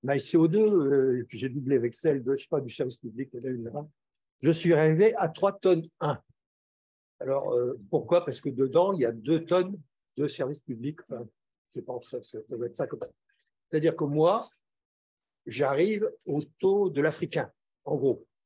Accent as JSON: {"language": "French", "town": "Paris", "region": "Île-de-France", "country": "France", "said": "Je suis parisien."}